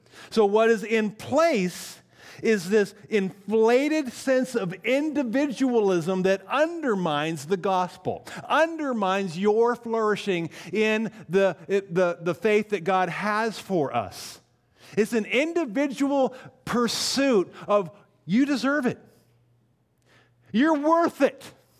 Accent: Winthrop, Washington, United States; I grew up in Winthrop, Washington. And after the ditches were turned off and the fall rolled into winter, we had snow forever.

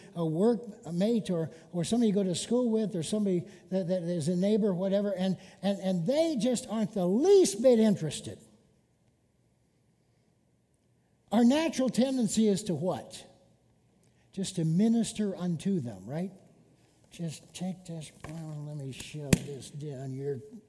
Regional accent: Rockford, Illinois, United States; I grew up in Rockford, Illinois.

